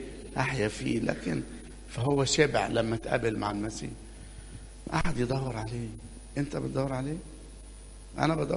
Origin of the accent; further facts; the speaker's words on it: Upper Egypt, Egypt; زي ما بيقولوا عندنا في الصعيد بنظبطه